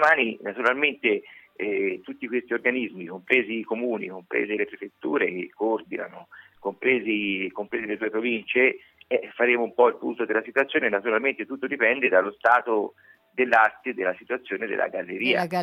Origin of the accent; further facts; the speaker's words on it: Grosseto, Tuscany, Italy; siamo da Grosseto proprio i più lontani in assoluto